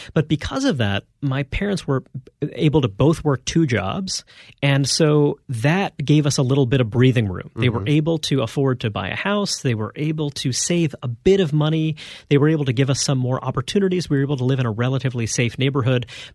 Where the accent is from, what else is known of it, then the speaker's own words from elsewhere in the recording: Brooklyn, New York, United States; You know, I grew up in Brooklyn, New York.